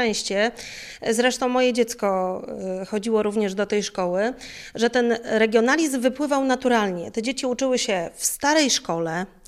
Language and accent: Polish; Grudziądz, Kuyavian-Pomeranian Voivodeship, Poland; jako rodowita Grudziądzanka przyszłam i miałam uczyć o Kociewiu